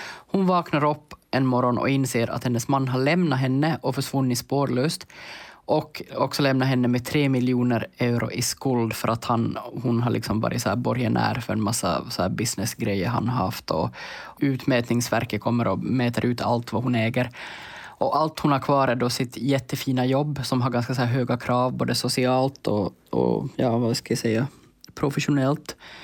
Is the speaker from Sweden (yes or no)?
no; Finland; jag har konstant dåligt samvete för att jag inte har del av mer finskspråkig kultur som finländare ändå.